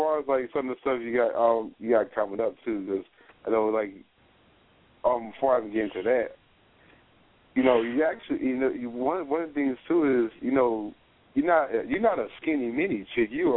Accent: New Jersey, United States; I'm gonna remind you, I am from Jersey, so I will snap your behind.

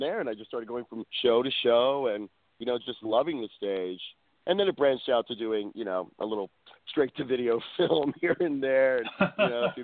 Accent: New York, United States; also born or lived in New Jersey; Well, actually, I'm originally from the East Coast. You know, I grew up in New York and Jersey.

